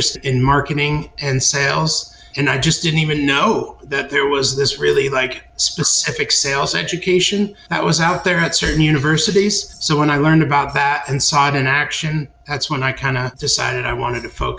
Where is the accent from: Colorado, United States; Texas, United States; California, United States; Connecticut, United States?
Connecticut, United States; Yeah, I grew up in Connecticut mostly. I moved around a little bit as a child